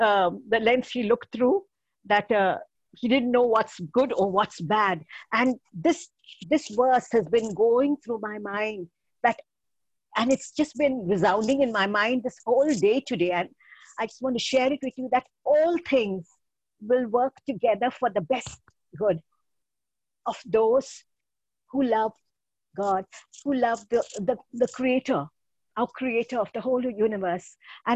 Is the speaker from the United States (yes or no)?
no; Mumbai, Maharashtra, India; I'm from Mumbai, India.